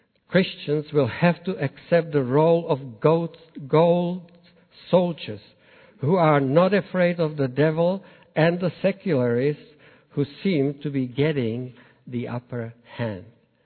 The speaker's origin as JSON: {"language": "English", "country": "Czechia", "accent": "Czech", "second_language": "English", "said": "I asked the students, about 600 of them in a big hall, whether they detected my accent. Well, sure enough, they did. So I said, well, can I tell you something in Czech so that you would see what kind of difference it is to speak Czech or to speak English?"}